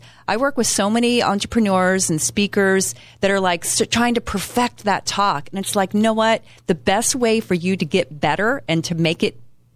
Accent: Texas, United States; I grew up in Texas in the South, and it's like, I want to be good.

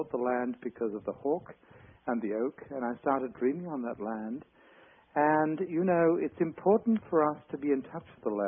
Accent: Australia; I grew up in Australia

